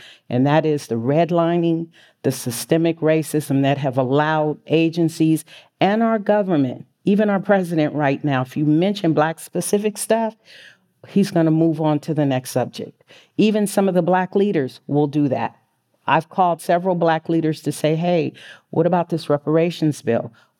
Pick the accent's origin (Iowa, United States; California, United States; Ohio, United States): California, United States; San Francisco; Well, fortunately, I grew up in San Francisco.